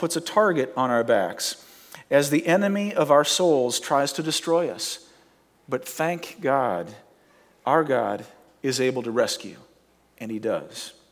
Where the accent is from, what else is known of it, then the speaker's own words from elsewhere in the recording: Nebraska, United States; I grew up in Nebraska, and many of you know that yesterday my Nebraska Cornhuskers played the Penn State Nittany Lions in college football.